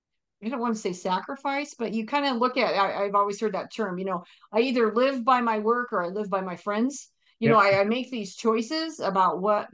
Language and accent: English; Elizabeth, Colorado, United States; also born or lived in Castle Rock; I remember we grew up in Elizabeth, as I mentioned, very small town.